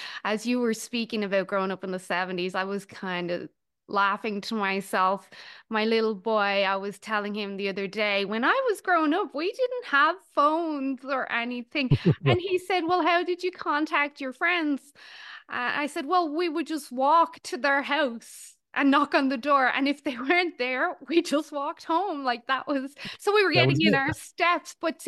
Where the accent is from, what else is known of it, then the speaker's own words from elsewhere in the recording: Dublin, Leinster, Ireland; I grew up in Dublin